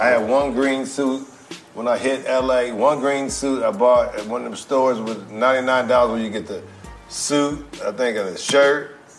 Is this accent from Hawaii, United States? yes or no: no; Oakland, California, United States; But yeah, so I'm from East Oakland.